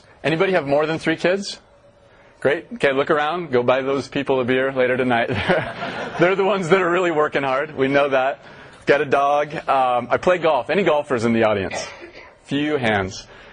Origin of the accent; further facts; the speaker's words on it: Seattle, Washington, United States; born there; So I was born down here in the South End. I went to school at the University of Washington up here in the North.